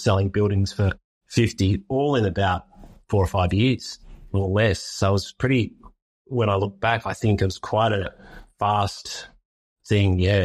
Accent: Victoria, Australia; So we started our first office out in the Yarra Valley, actually, because I grew up in the Yarra Valley.

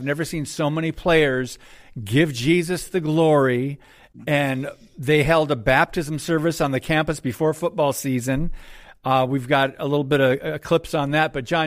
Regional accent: Michigan, United States; If you don't know, guys, I grew up in Michigan.

